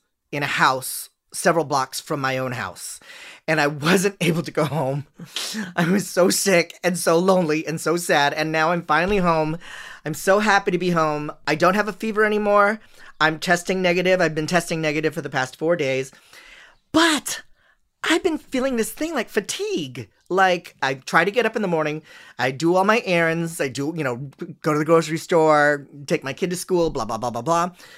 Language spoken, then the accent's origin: English; Philippines; English is a second language; And it's strange for me as a Filipino to watch Filipino drag queens being celebrated and being lauded and being out in the open and happy, because that's not the world I grew up in.